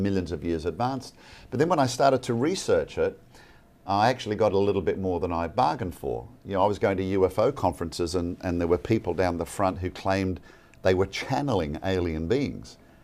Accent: Australia; now in Atlanta, United States; Originally from the land down under. I live in Atlanta now, so I usually tell people that's where I got my southern accent from.

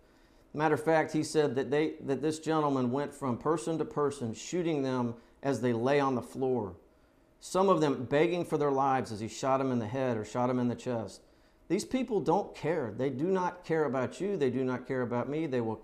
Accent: Orlando, Florida, United States; And then you have the Pulse nightclub in Orlando, Florida, which is my hometown

